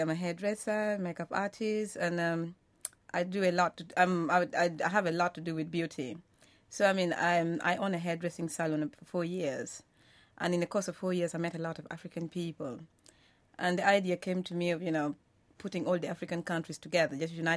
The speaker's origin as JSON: {"language": "English", "country": "United Kingdom", "tie": "born or raised there", "said": "I grew up in Britain"}